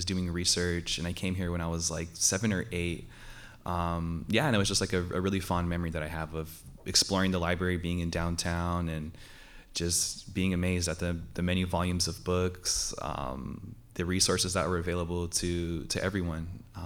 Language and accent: English; Gardena, California, United States; now in Simi Valley, United States; I'm an interdisciplinary artist. I grew up in Gardena. Currently live in Simi Valley.